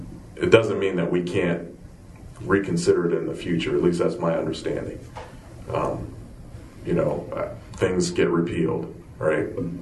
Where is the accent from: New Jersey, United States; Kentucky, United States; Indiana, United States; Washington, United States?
Indiana, United States; Gary; moving things forward for the city of Gary. That's my hometown as well.